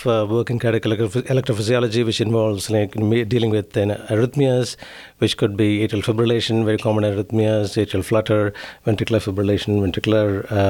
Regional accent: Kerala, India; born there; also born or lived in Chennai; I'm from South India, a state called Kerala. It's a very beautiful state known for its natural beauty, backwaters, and cultural diversity. So I was born there, and then I moved to a place called Chennai.

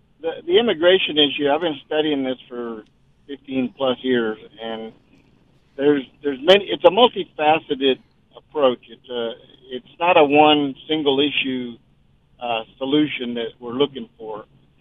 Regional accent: Peru; If you go to my home country of Peru

